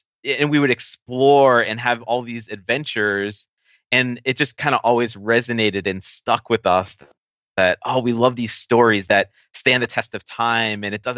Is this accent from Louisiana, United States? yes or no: no; Massachusetts, United States; I'm from Massachusetts, so, and I'm a Red Sox fan